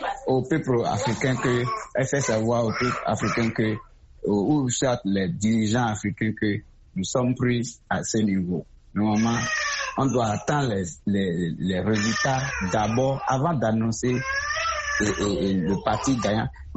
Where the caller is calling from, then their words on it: Benin; C'est tout ce que moi, j'aimerais dire au peuple béninois, au peuple africain, ça.